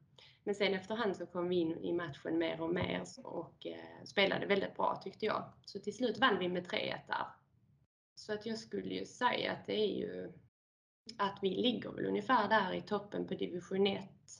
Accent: Skåne, Sweden; Jag är ju uppvuxen på precis utanför Malmö.

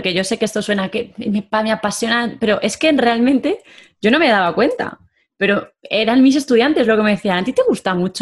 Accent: Valencia, Valencian Community, Spain; yo soy de Valencia, no sé si conocéis Valencia, creo que sí, por lo que me habéis dicho antes, pero bueno, Valencia es una ciudad que está al este de España, tenemos costa, tenemos playa

